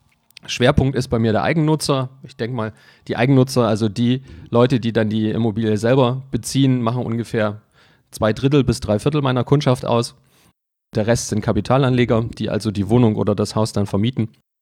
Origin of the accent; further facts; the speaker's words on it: Leipzig, Saxony, Germany; born there; ich bin 42 Jahre alt, gebürtiger Leipziger, im Finanzdienstleistungsbereich, seit ich 19 bin.